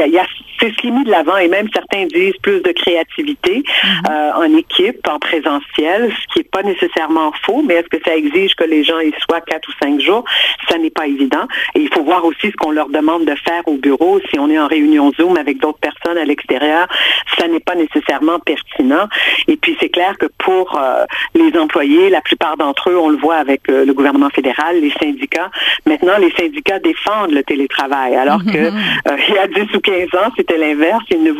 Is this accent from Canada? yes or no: yes; Quebec, Canada; Là, chez nous au Québec.